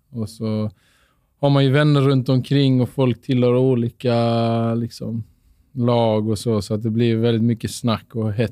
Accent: Åkarp, Skåne, Sweden; moved away; jag är från Åkarp.

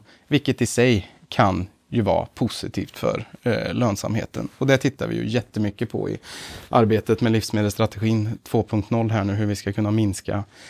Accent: Värmland, Sweden; Men jag är ju värmlänning.

